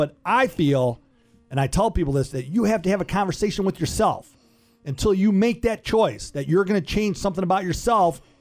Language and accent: English; Detroit, Michigan, United States; I can relate to some of their stories because when I was growing up in Metro Detroit, I made some poor choices.